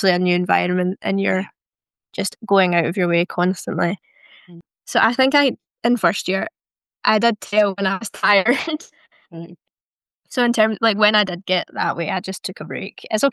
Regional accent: Paisley, Scotland, United Kingdom; So luckily I'm from Paisley, so I don't really see anyone that I went to high school with.

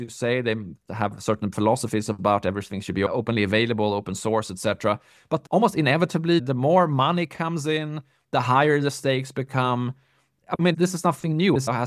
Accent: Sweden; I'm from Sweden.

